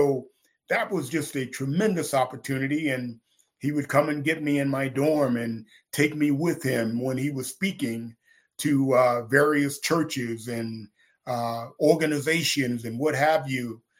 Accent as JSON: {"language": "English", "town": "Houston", "region": "Texas", "country": "United States", "said": "I'm from Houston, and I went to Chris Posadics in middle school, grade seven to ninth."}